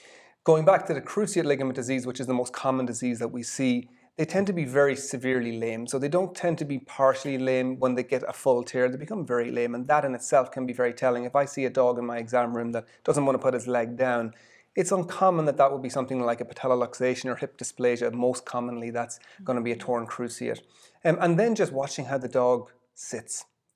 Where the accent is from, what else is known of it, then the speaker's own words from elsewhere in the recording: Leinster, Ireland; Well, I'm from Ireland, so I grew up in a small town in rural Ireland outside of Dublin